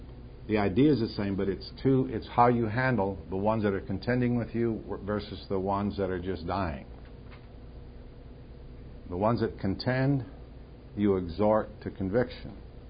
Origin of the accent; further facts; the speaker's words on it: Minnesota, United States; Remember, I told you about that other kid that I grew up with in Minnesota.